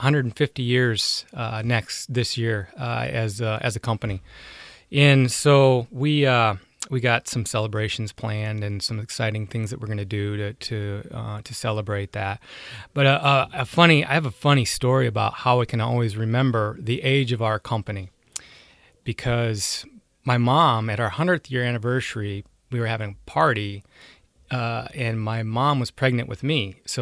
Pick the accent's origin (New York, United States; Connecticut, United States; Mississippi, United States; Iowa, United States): Iowa, United States; Sioux City; Yeah, I grew up here in Sioux City. Graduated from North High in 91.